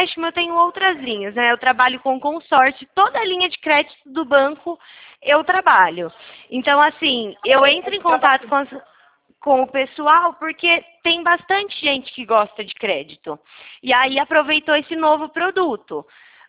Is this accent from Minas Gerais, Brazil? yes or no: no; Araras, São Paulo, Brazil; eu sou aqui do interior de São Paulo, Araras